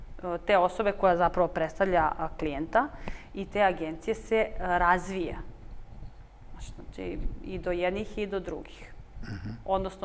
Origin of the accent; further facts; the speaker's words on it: Serbia; pošto potičem iz Srbije